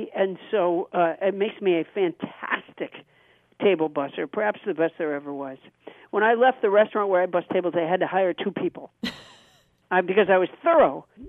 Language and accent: English; Massachusetts, United States; I was very lucky because I was raised in Massachusetts, and Massachusetts had really great schools